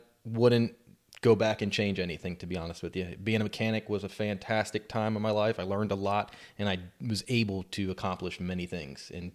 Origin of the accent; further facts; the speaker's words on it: South Carolina, United States; So I moved around a lot as a child. We ended up settling in South Carolina. So I grew up in South Carolina, spent most of my teenage years there.